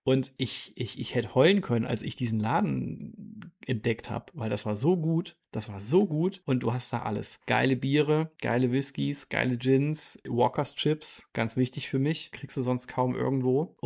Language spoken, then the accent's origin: German; North Rhine-Westphalia, Germany; denn ich komme ja aus dem Siegerland. Und das Siegerland ist nicht allzu groß, hat aber eine gesunde Kneipenkultur.